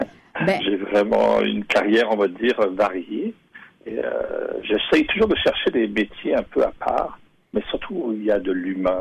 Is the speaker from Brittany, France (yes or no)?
yes; Brittany, France; Je suis né en Bretagne. Je suis né ce qu'on appelle les Côtes d'Armor. Pour resituer un peu, c'est comme à 45 minutes de Saint-Malo. C'est pas très loin de Dinard. Le Mont-Saint-Michel est à une heure. Moi, j'habitais dans la campagne, donc entouré de verdure, mais j'étais à 15 minutes de la mer.